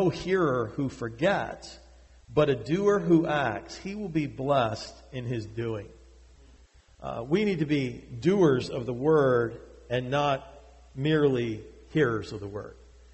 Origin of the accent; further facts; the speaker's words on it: New England, United States; I was from New England.